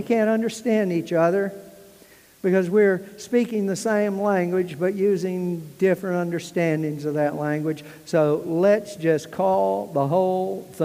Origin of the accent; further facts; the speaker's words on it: the South, United States; accent: southern; I can't tell you how many times I had to repeat myself with my southern accent.